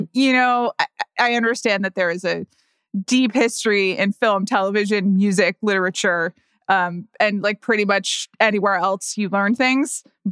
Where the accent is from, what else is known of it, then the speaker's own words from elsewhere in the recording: Atlanta, Georgia, United States; But like for those of us who didn't grow up in New York City, I grew up in Atlanta.